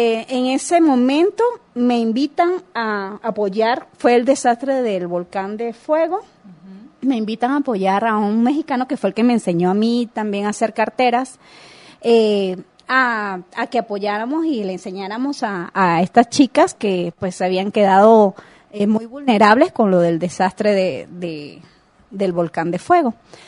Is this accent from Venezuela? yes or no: yes; Venezuela; now in Guatemala; soy venezolana, residente acá en Guatemala, pero mi familia es artesana en Venezuela